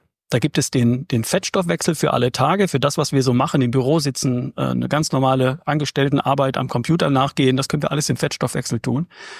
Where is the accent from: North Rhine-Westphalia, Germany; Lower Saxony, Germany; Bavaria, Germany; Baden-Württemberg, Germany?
North Rhine-Westphalia, Germany; Ich komme aus Ostwestfalen, da gibt's Kartoffeln von der Wiege bis zur Bahre.